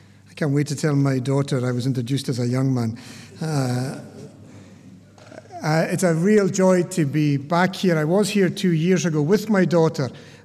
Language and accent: English; Scotland, United Kingdom; also born or lived in Isle of Harris; I grew up in the Outer Hebrides of Scotland. I was born in the island of Harris, eventually moved to the island of Lewis, married a girl from the Isle of Lewis.